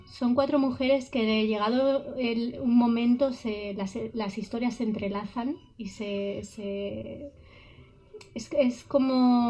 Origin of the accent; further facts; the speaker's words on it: Villajoyosa, Valencian Community, Spain; De la Vila Joyosa. En Alacant.